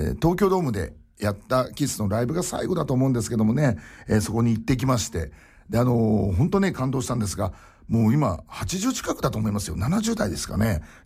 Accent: Saitama, Japan; 僕もあの東京出身というか、まあ、埼玉ですけども出身なので

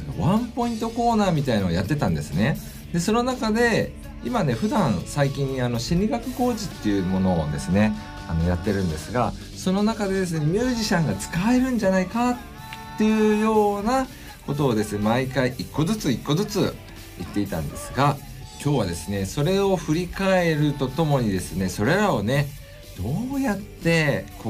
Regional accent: northern Japan, Japan; 僕の出身の北国の冬のような状態来るのかなって思ってるんですが

